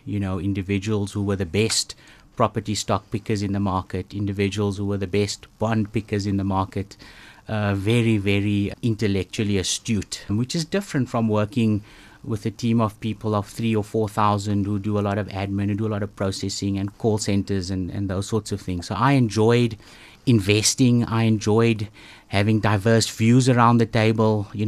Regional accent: East London, Eastern Cape, South Africa; I grew up in East London of all places, so close to the coast, a very simple family.

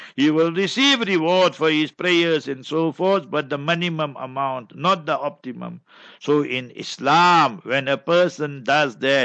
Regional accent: South Africa; first language Memon; English is a second language; I love South Africans because I'm a South African, I love Mehmans because my vernacular, my mother tongue is Mehman.

